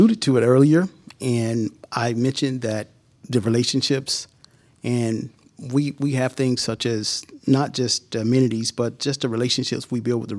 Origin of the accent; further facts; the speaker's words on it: Warner Robins, Georgia, United States; now in Atlanta, United States; I think my energy comes from my roots, from my hometown, Warner Robins, Georgia, football town. You know, just everyone knows everyone, and I came to Atlanta, and I kind of kept that going.